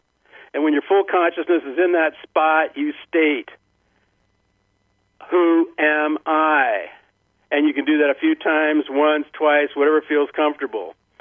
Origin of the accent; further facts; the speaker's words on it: Nebraska, United States; I'm from Nebraska. That's next to Missouri, the show-me state.